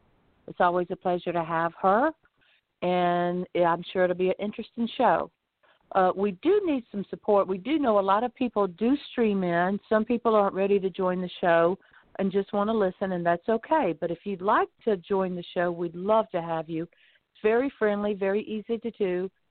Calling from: Lighthouse Point, Florida, United States

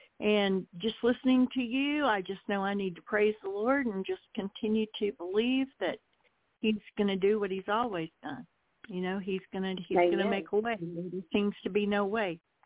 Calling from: Oklahoma, United States; Hi, Angela Joy. … from Oklahoma.

